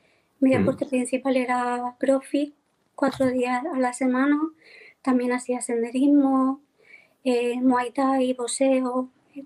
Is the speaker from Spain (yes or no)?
yes; Torrevieja, Valencian Community, Spain; soy de Torrevieja, Alicante.